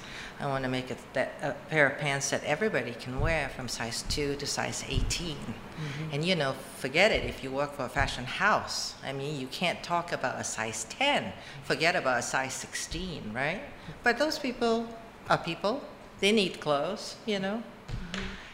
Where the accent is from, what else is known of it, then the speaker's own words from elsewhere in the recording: Malaysia; moved away; when I came from Malaysia, I had no idea. I didn't know how to dress for the winter.